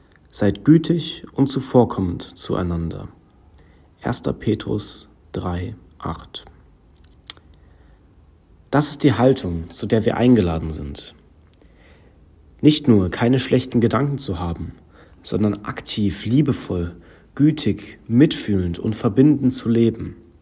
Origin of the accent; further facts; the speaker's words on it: Niederauerbach, Rhineland-Palatinate, Germany; Ich komme aus Niederauerbach